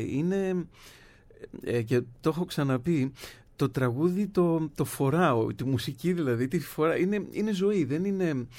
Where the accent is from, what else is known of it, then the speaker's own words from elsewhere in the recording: Athens, Attica, Greece; also born or lived in Nea Smyrni; Αθήνα έχω γεννηθεί και μεγαλώσει, στη Νέα Σμύρνη μάλλον. Αλλά καταγωγή είναι από πλευράς μπαμπά ναυπακτία Μεσολόγγι, από πλευρά μαμάς Κορινθία.